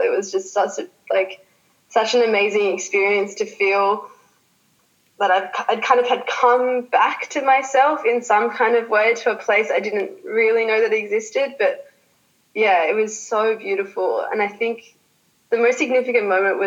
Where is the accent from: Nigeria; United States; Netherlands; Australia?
Australia; growing up in Australia, I have had to experience loss both in my Australian community and in my Iranian community